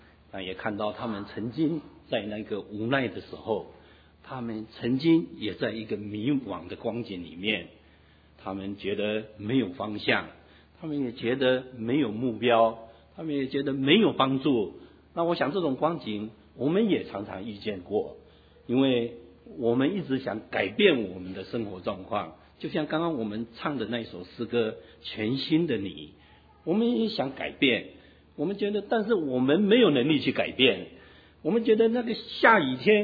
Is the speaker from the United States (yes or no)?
no; China; 那我记得我们中国人最喜欢做的一件事情，这也是我当初我做过的。